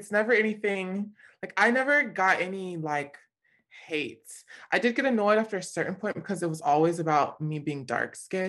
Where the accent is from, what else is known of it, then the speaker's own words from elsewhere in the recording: California, United States; no, I'm from California, but I said it in Portuguese, which is eu de California. Eu sou de California, like I'm from California.